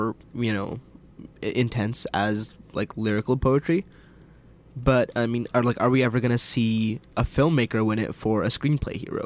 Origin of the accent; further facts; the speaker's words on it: United States; that's something definitely to be proud of as an American.